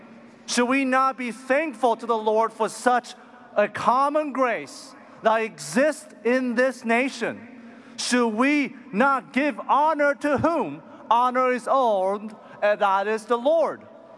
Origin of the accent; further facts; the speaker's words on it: Taiwan; Growing up in Taiwan, I was able to freely go to church and worship the true God